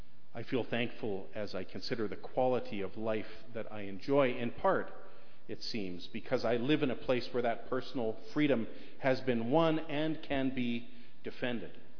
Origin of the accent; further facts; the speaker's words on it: Canada; But as a Canadian Christian, Remembrance Day inspires an additional response, a response of hope, hope that our world can actually be at peace.